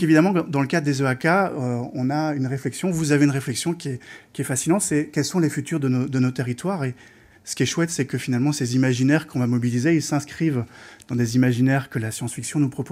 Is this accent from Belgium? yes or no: yes; Belgium; et moi je suis belge, je suis très heureux